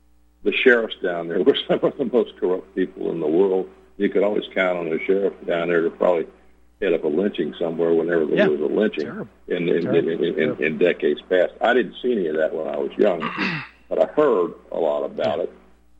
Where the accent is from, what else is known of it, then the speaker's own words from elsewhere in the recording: Deep South, United States; Growing up in the Deep South as I did, I saw a lot of aggressive racism when I was young.